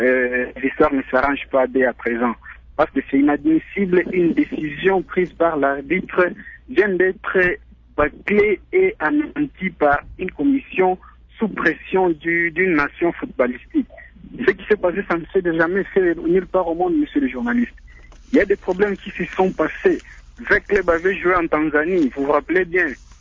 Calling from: Lubumbashi, Haut-Katanga, DR Congo; depuis la ville de Lubumbashi.

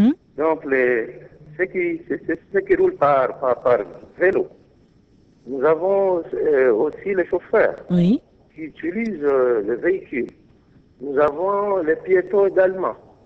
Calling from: Uvira, South Kivu, DR Congo; c'est un problème épineux ici chez nous à Uvira.

